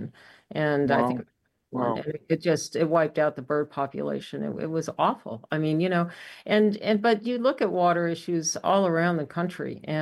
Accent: San Francisco, California, United States; My own water passion starts young. I'm from the San Francisco area. There was a horrific oil spill when I was a kid

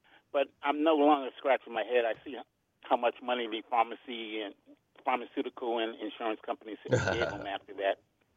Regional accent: Boston, Massachusetts, United States; I'm from originally from Boston, Roxbury, Mass.

